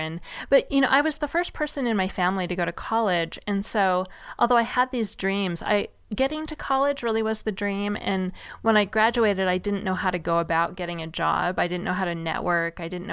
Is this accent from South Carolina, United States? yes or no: no; Seattle, Washington, United States; I grew up in Seattle, and it rains a lot there.